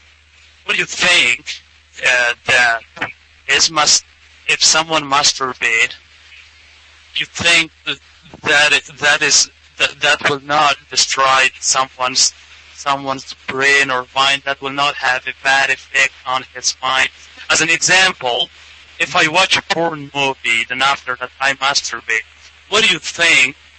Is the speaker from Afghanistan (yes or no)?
yes; Mazar-i-Sharif, Balkh, Afghanistan; English is a second language; I'm talking to you from Balkh province, Mazar City.